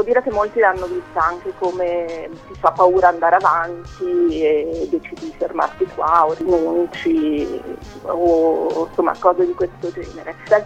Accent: Milan, Lombardy, Italy; moved away as an adult; io sono nata e vissuto a Milano, dopo anni che lavoravo lì

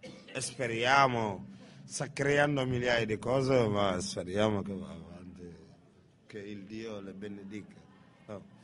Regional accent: Senegal; Italian is a second language; Io dico, io sono senegalese

